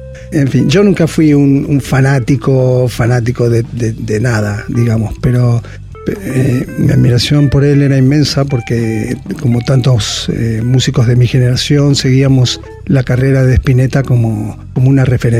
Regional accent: San Antonio de Areco, Buenos Aires Province, Argentina; born there; Nací en San Antonio de Areco, provincia de Buenos Aires, allá por el 56. O sea que ya quemé 10 décadas.

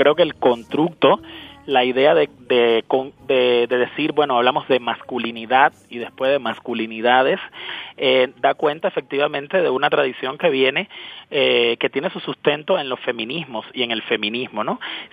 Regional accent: Cuba; born there; moved away; porque yo nací en Cuba, ¿no?

